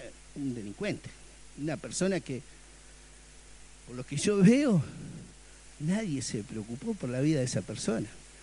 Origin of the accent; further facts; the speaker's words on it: Comallo, Río Negro, Argentina; Yo vivo acá desde siempre. Soy de Comayo, de la localidad de Comayo. Me gusta mi zona. Soy nacido acá, en Río Negro.